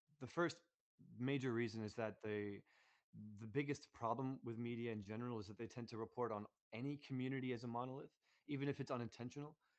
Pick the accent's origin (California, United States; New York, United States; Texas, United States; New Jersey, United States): New Jersey, United States; Newark; growing up in Newark, New Jersey, being able to interact with city people